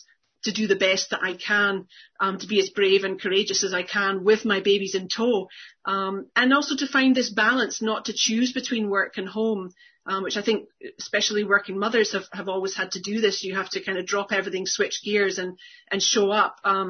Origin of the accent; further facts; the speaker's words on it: United States; as I'm an American, you know, I was coming to understand what really privilege was.